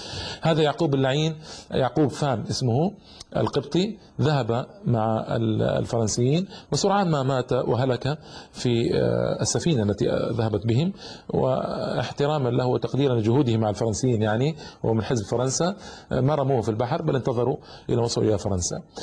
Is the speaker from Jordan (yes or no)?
no; Egypt; يعني اليوم عندنا في مصر 5-6 ملايين قبطي